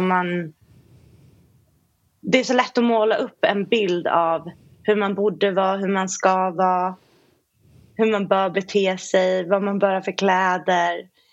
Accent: Blackeberg, Stockholm County, Sweden; Jag växte upp i Blackeberg i Bromma tillsammans med min ensamstående mamma. Min pappa dog innan jag föddes. Så att jag och mamma var själva. Hade farmor och farfar som bodde i närheten

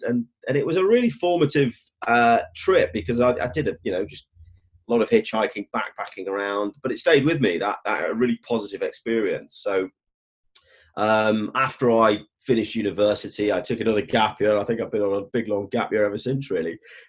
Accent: Stoke-on-Trent, West Midlands, United Kingdom; I grew up in Stoke-on-Trent in the early 80s. Both my parents are teachers.

